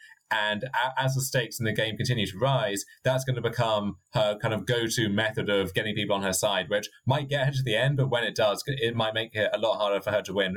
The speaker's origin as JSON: {"language": "English", "country": "United Kingdom", "said": "or maybe it's because I'm British and we have horrible dentistry."}